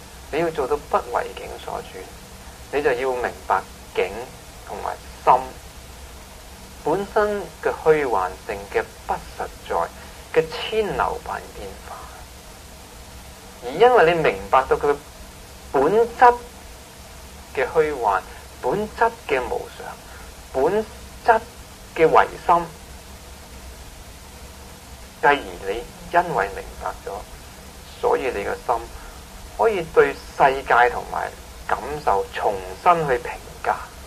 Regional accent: Hong Kong; 我係一個香港人，因為我有香港身份證，我阿爸阿媽又有個香港身份證，跟住我又喺香港長大，我識得香港啲人，我識講廣東話，我仲唔係香港嘅廣東人

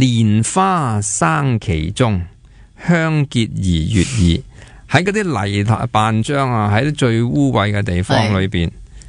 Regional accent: Hong Kong; 我哋嗰阵时候要外国社会要我哋香港人收嘅

